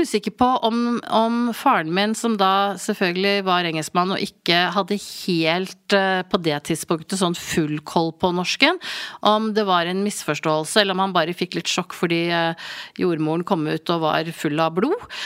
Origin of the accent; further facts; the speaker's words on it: Oslo, Norway; born there; also born or lived in England; jeg ble født, som sagt, i Oslo, men de rakk å få meg til England før jeg ble døpt. Så jeg ble døpt i England i Adelkirke i Leeds